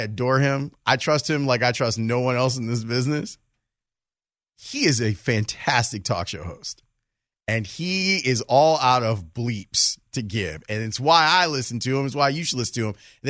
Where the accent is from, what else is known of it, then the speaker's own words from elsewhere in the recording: Illinois, United States; I've been reflecting a lot about my childhood and growing up in Roseland and all the stuff I just had no idea about